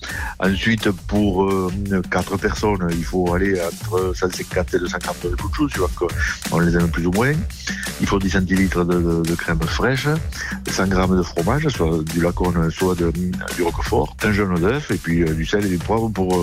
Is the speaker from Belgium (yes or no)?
no; Occitanie, France; En fait, moi je suis originaire du Tarn